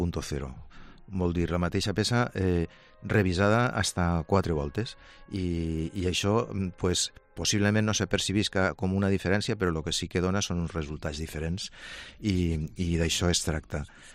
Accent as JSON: {"language": "Catalan", "town": "Castellón de la Plana", "region": "Valencian Community", "country": "Spain", "tie": "born there", "lives_now": "Vila-real, Spain", "said": "jo sóc nascut també a Castelló, encara que ja l'empel de Villarreal ja comença a pesar més en anys"}